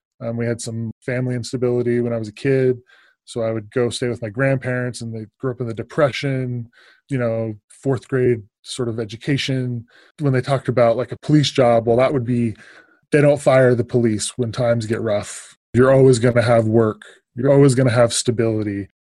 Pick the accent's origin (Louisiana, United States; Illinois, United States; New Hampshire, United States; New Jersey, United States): New Jersey, United States; born there; Okay, so I was born in New Jersey. My dad was in the Army at the time. He was stationed at Fort Dix. We moved around quite a lot when I was young.